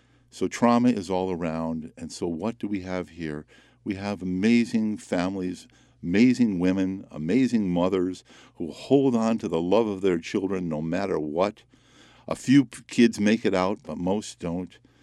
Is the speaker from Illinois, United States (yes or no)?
yes; Chicago, Illinois, United States; And I was raised in the Chicago area, and each summer I go to Chicago